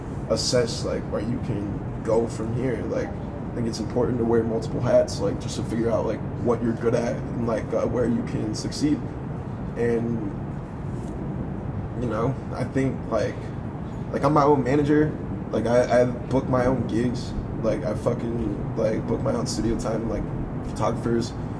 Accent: Carlsbad, California, United States; I grew up in Carlsbad.

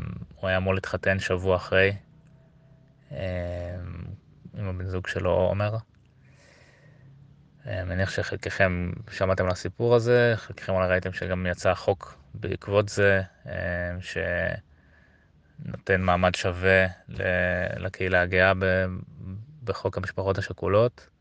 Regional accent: Ra'anana, Central District, Israel; also born or lived in Kfar Aza; אז אני מקיבוץ כפר עזה במקור. נולדתי בכפר עזה, עזבנו כשהייתי נורא נורא קטן, הייתי בן 4 בערך

